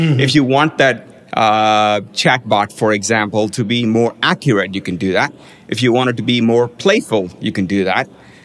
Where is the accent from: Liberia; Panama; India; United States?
India; like, when I grew up in India